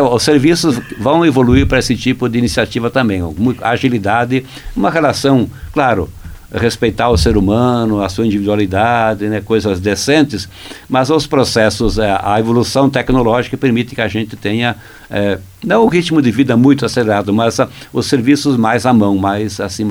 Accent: Rio Grande do Sul, Brazil; Minha terra natal, Rio Grande do Sul

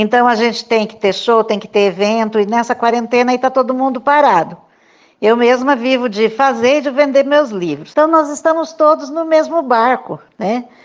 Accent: Brazil; Esperança é aquilo que, né, a gente é brasileiro.

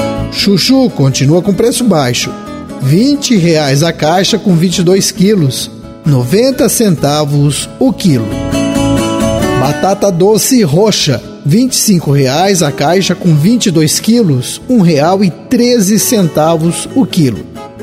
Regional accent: Quinta do Sol, Paraná, Brazil; Hoje eu vou falar lá da minha terra. Lá em Quinta do Sol, a atividade leiteira é uma boa fonte de renda para muitas famílias rurais.

